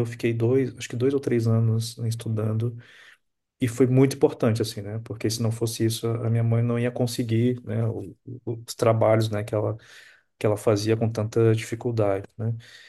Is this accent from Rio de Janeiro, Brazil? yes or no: yes; Rio de Janeiro, Brazil; Sou do Rio.